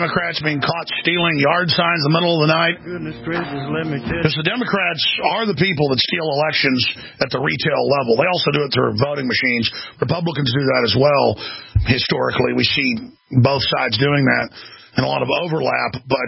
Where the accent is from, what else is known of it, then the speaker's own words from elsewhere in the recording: Chicago, Illinois, United States; This ain't Chicago. I'm sorry, Chicago. I'm just from Chicago.